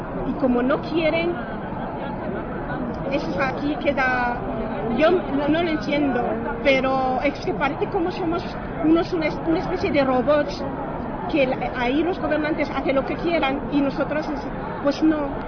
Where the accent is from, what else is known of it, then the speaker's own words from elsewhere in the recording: Algeria; Spanish is a second language; soy argelina.